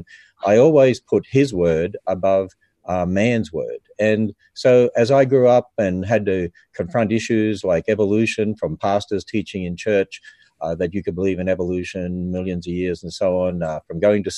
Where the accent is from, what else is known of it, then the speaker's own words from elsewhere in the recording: Australia; I grew up in Australia, and Australia's a fairly pagan culture